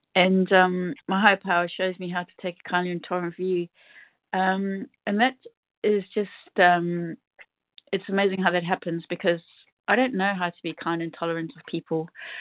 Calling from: United Kingdom; I'm in the UK.

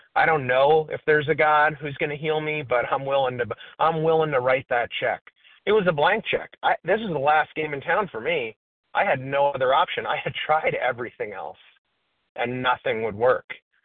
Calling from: Florida, United States; I'm calling from Florida.

